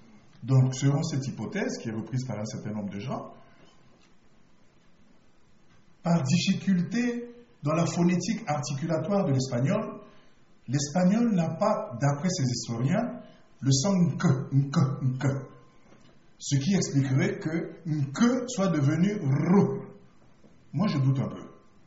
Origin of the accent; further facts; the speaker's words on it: Brazzaville, Republic of the Congo; Chez nous à Brazzaville